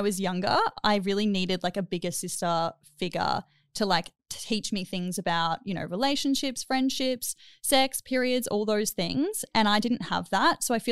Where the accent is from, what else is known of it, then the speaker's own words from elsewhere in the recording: Melbourne, Victoria, Australia; now in Gold Coast, Australia; Yes, I'm 26. I'm from Melbourne, but I live in Gold Coast now.